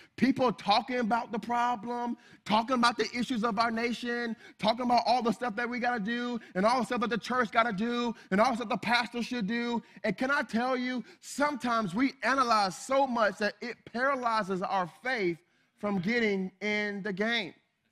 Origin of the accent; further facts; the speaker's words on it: Miami, Florida, United States; I'm from Miami. I'm a city boy.